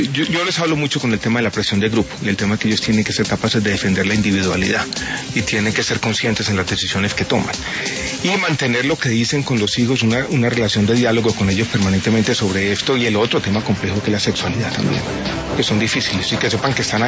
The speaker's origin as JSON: {"language": "Spanish", "town": "Santiago", "region": "Santiago Metropolitan", "country": "Chile", "tie": "born there", "said": "Yo nací en Santiago de Chile, pero fue una casualidad. Mi papá estaba estudiando en Santiago de Chile con una beca de la Organización de Estados Americanos en su momento, finales de los años 60. Estudió allí, yo nací."}